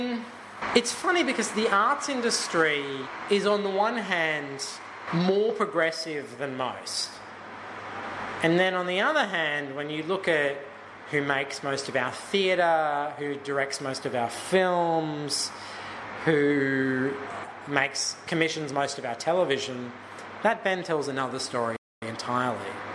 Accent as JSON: {"language": "English", "country": "Australia", "said": "I love being Australian, I'm proud of being Australian"}